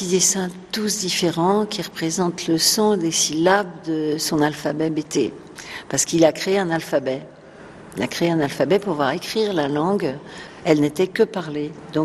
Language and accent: French; Versailles, Île-de-France, France; d'être élevée dans le parc de Versailles, puisque je suis née à Versailles, j'allais au parc tout le temps, petite